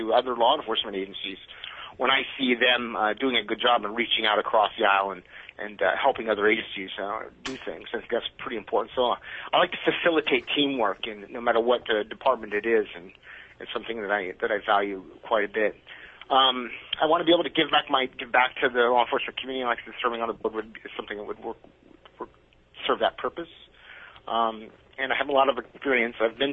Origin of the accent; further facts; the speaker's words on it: California, United States; my story is I'm from California originally. I came to Alaska about 25 years ago, and started off in Juneau